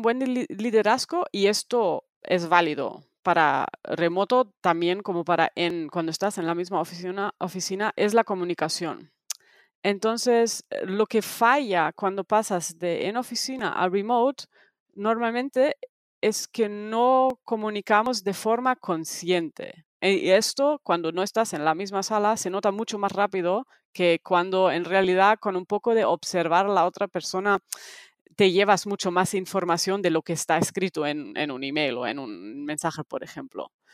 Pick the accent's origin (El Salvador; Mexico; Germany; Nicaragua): Germany; now in Spain; soy alemana originalmente, pero ahora llevo en España 12 años, si no me equivoco.